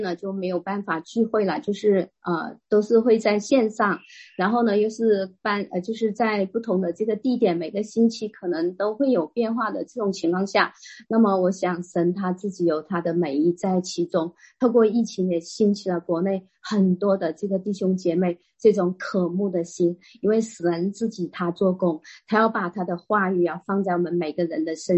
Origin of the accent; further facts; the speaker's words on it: Shenzhen, Guangdong, China; 我是来自深圳的